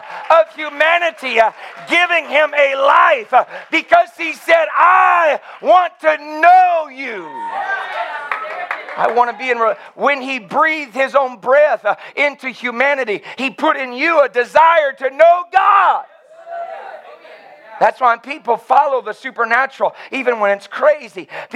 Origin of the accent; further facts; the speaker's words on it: Austin, Texas, United States; I'm from Austin. I'm weird. My wife is from Portland. She's weird.